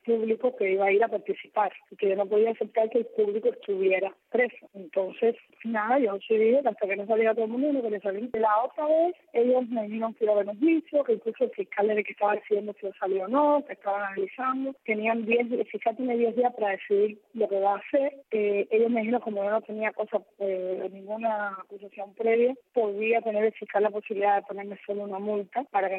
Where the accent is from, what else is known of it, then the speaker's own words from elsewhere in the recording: Cuba; yo soy cubana, yo puedo venir a Cuba donde yo quiera, estoy con mis papeles arreglados, yo no tengo ninguna irregularidad migratoria.